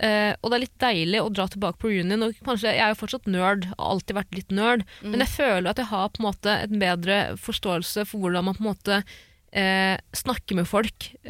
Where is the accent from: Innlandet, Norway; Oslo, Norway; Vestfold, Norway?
Vestfold, Norway; Stokke; Men jeg har jo vært ganske mye hjemme i Stokke den sommeren i dag. Det er lenge siden jeg har vært i Stokke på grunn av korona.